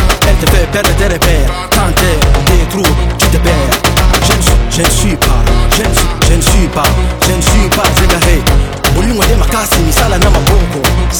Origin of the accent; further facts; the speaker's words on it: Russia; French is a second language; Je suis russe. Je suis russe, je suis russe.